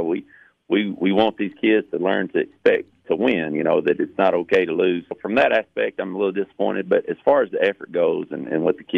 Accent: Sparta, Tennessee, United States; Well, you know, I'm from Sparta.

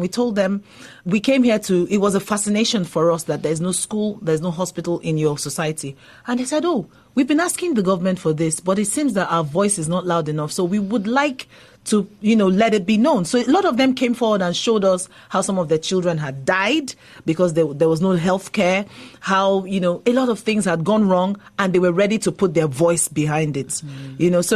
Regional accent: Imo, Nigeria; I'm from Imo State, and one of the communities around the airport, where the airport is located, from the airport to my home has terrible roads.

